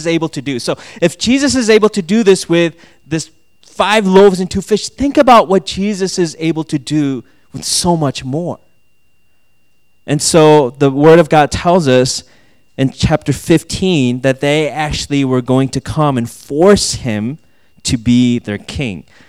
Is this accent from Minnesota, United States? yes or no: yes; Minnesota, United States; I grew up in Minnesota, so it was that skis that I begged and begged and begged